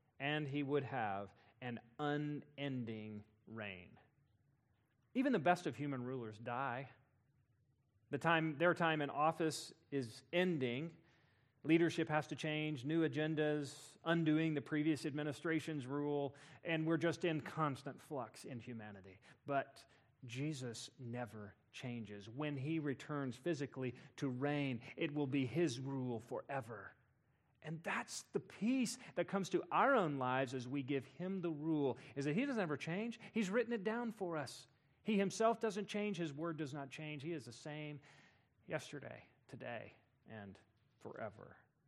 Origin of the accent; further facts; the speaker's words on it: Noonday, Texas, United States; born there; I was born in Noonday, Texas.